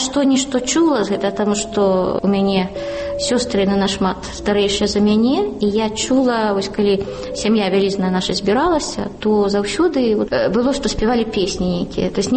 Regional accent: Slonim, Grodno Region, Belarus; moved away as an adult; Я са Слоніма, там нарадзілася, там жыла да 18 гадоў. Хоць я жыла ў горадзе, але мае бацькі пераехалі з вёскі ў горад за 2 гады да майго нараджэння.

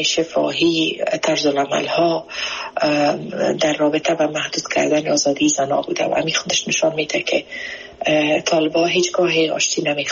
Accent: Afghanistan; moved away as an adult; مجبور به ترک افغانستان برای اولین بار شدیم

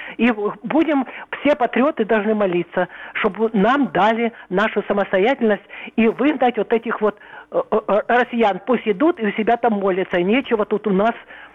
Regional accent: Kramatorsk, Donetsk Oblast, Ukraine; с Краматорска, Донбасс.

